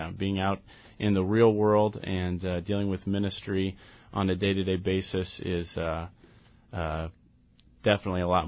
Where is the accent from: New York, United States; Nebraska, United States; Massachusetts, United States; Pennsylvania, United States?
Nebraska, United States; McCook; McCook, Nebraska. So say hello to everybody listening on AM 1360, KNG in McCook.